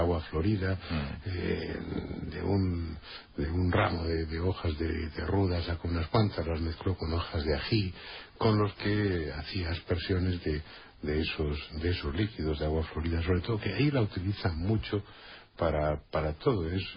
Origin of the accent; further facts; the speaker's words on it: Spain; y le dije, no me llame usted gringo, que no soy gringo, soy español. Y a partir de ese momento me llamaba español